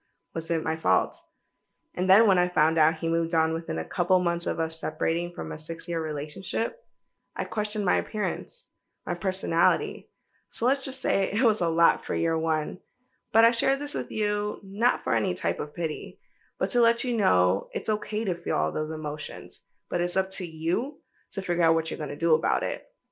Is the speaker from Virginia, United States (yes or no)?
yes; Virginia, United States; first language Spanish; English is a second language; also born or lived in Cochabamba, Bolivia; now in Puerto Rico; I don't have an accent, but my first language will always be Spanish. I was born in Cochabamba, Bolivia, but my parents and I came to the States when I was a baby, 6 months to be exact. And since then, Northern Virginia has always been home.